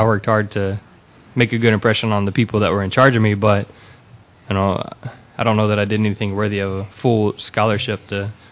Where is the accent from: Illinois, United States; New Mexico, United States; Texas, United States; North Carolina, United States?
Texas, United States; Houston; So, I'm born and raised in Houston, Houston Baptist University. So, pretty much my whole life has been here in Houston.